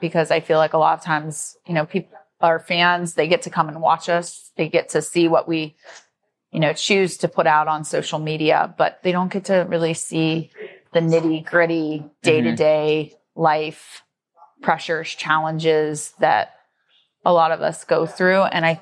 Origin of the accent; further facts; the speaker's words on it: Miami, Florida, United States; Miami is my home state too.